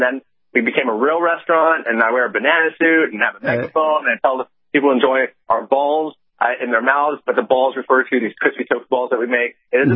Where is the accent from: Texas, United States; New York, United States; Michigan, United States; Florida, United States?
Texas, United States; Dallas; also born or lived in Fairfax, Virginia; I was born in Fairfax, Virginia. I grew up in Dallas, Texas all my life. I'm an Asian kid that I watch Japanese animation, play video games.